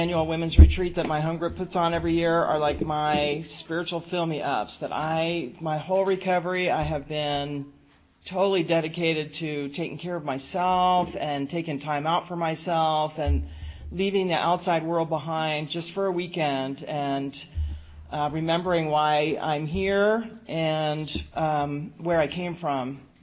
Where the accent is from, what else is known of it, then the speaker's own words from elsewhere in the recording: East Coast, United States; I grew up on the East Coast in a small little town that was 1 mile square.